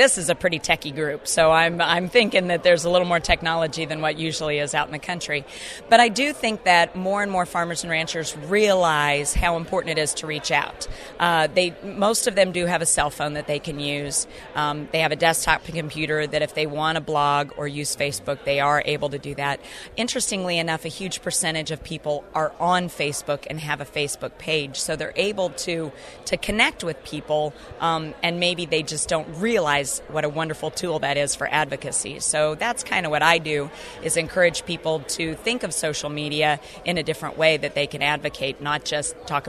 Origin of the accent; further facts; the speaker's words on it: White City, Kansas, United States; Well, I'm from White City, Kansas, and I run a cattle ranch there